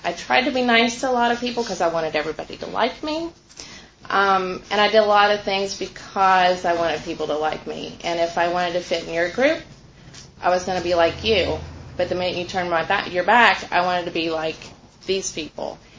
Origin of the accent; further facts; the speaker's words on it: West Virginia, United States; born there; I was born in West Virginia in a little town to my parents, obviously, Nancy and Dan.